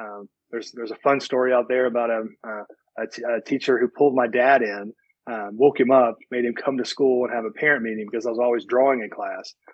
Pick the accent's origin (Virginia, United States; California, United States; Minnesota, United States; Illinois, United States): Virginia, United States; First off, I was raised in Virginia. I'm a mountain boy. I grew up on the top of the mountain, very much an Appalachian upbringing.